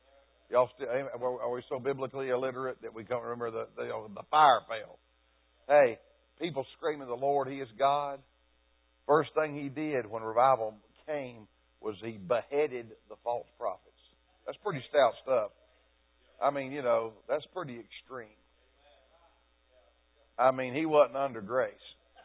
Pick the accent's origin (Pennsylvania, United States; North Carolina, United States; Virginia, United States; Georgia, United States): Georgia, United States; I never knew what a Muslim was. I grew up in Georgia. I never heard of the Quran, Islam, or a Muslim till Muhammad Ali.